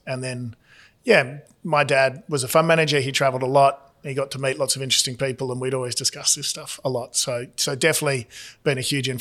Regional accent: Australia; I started as an Australian funds management firm called CBA, which ended up turning into Colonial and covering Australian stocks.

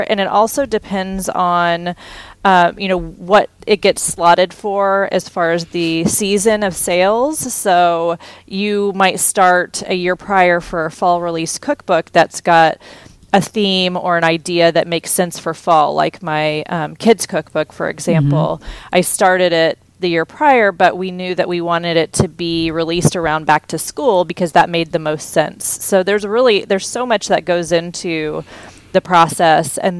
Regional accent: Houston, Texas, United States; How do we get like all the things that I grew up in Houston eating

